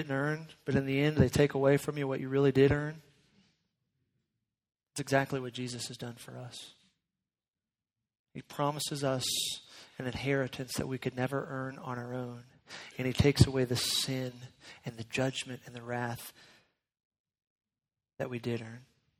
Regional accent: Florida, United States; Pastor Tony mentioned I'm from Florida. Really long winters are still hard for me.

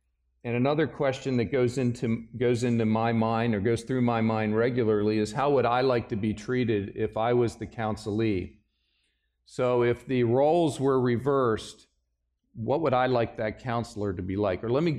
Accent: Pennsylvania, United States; oh, I'm from Pennsylvania too. What part of Pennsylvania? And then we talk about family history a little bit. And my family goes back in Pennsylvania, back into the 1600s.

